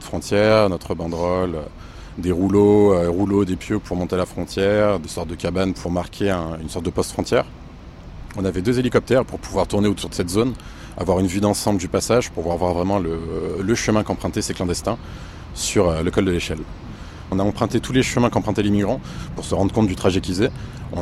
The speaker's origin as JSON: {"language": "French", "town": "Lyon", "region": "Auvergne-Rhône-Alpes", "country": "France", "said": "j'ai 20 ans, je suis de Lyon, je fais des études dans le management."}